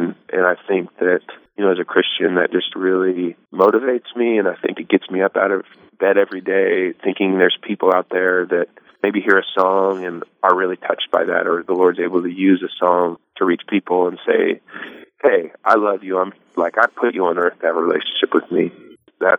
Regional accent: Eugene, Oregon, United States; I grew up in Eugene, Oregon, and I set the setting there, you know, born under the rain and the western wind.

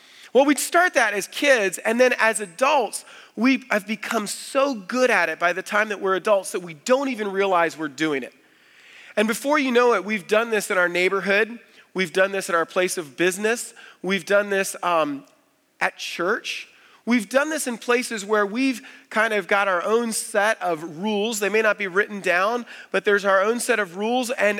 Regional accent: Florida, United States; When I was a boy growing up in South Florida, we had a huge mango tree in our backyard.

